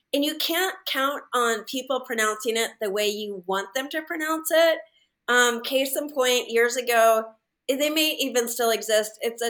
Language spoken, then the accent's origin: English; San Diego, California, United States; moved away as an adult; So I grew up here in San Diego, and I didn't live here my whole life. I just lived here till I was 21 and moved away. I came back 6 years ago.